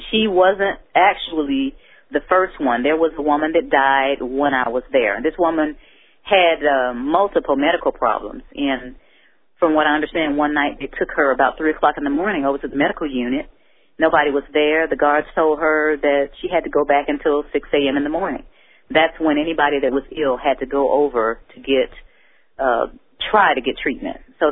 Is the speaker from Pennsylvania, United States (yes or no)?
no; Detroit, Michigan, United States; even though I grew up in Detroit and grew up fearless, I did develop a fear of getting sick in prison.